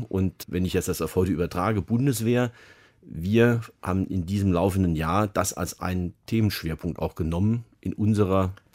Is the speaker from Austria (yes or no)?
no; Saarbrücken, Saarland, Germany; Ich bin ja gebürtiger Saarländer, komme aus Saarbrücken und habe selber noch in meiner Kindheit erlebt, wie schwierig das Verhältnis war zwischen Frankreich und Deutschland. Mein Großvater selber ist geboren im Elsass